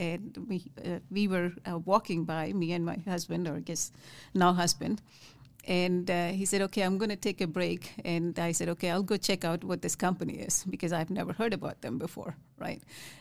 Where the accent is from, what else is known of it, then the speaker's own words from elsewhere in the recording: India; now in United States; growing up in India, it was quite very common to see less females in engineering fields.